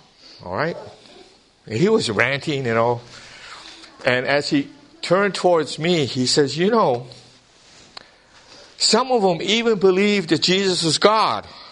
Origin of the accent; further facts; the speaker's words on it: Hawaii, United States; I grew up in Hawaii, and I would watch the movies about Christ and stuff.